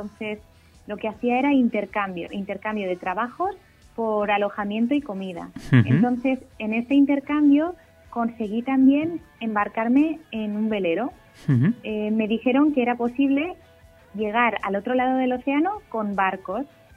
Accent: Castellón, Valencian Community, Spain; Yo soy de Castellón, pero soy de estas personas que no aprovechaba demasiado el mar

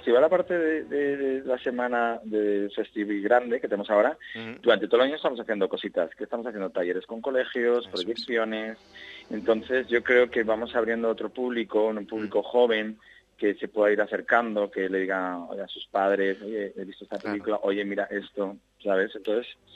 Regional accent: Spain; somos pioneros los españoles, somos innovadores y hay que hacerlo

